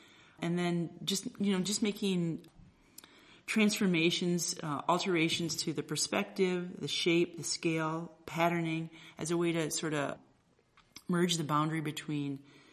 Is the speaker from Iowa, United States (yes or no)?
yes; Waterloo, Iowa, United States; We're both originally from Iowa. She loves tractors. Like I said, I grew up near Waterloo, Iowa, and my dad and my uncles actually worked at the John Deere factory.